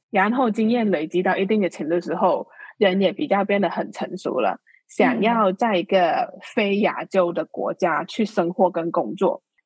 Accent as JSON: {"language": "Chinese", "country": "Hong Kong", "tie": "born or raised there", "said": "因为我是在香港的出生，然后香港读书，也花了很长一些时间在香港。"}